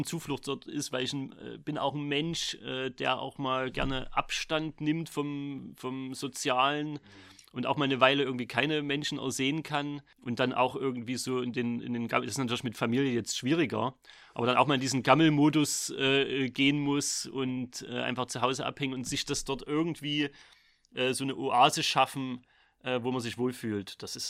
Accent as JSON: {"language": "German", "town": "Weimar", "region": "Thuringia", "country": "Germany", "tie": "born or raised there", "also_born_or_lived": "Vogtland / Saxony", "said": "Ich bin ja auch nicht ursprünglich von hier. Ich komme aus dem Vogtland. Ich habe meine Jugend in Weimar verbracht. Und bin dann wieder zurück nach Sachsen, bin es auch mittlerweile schon mindestens 12 Jahre, was, seit 2006?"}